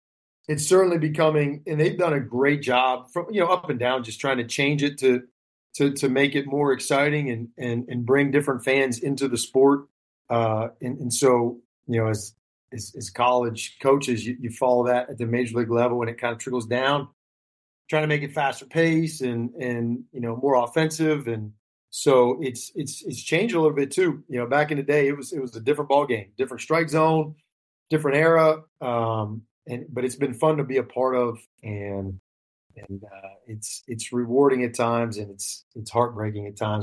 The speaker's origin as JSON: {"language": "English", "town": "Bedford", "region": "Pennsylvania", "country": "United States", "tie": "born or raised there", "said": "I'm from Bedford, Pennsylvania. So small rural town, South Central PA, born and raised and still get back there quite a bit. So that's where I'm from."}